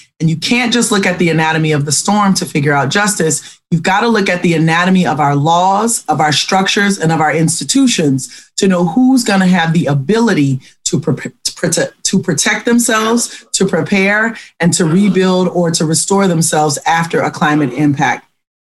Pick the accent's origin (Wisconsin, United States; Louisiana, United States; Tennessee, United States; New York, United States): Louisiana, United States; So it's just a real honor to do this work because I'm from this place. I'm from South Louisiana. And so are 15 generations before me. So, you know, we are of this land, and therefore it's ours to fight for.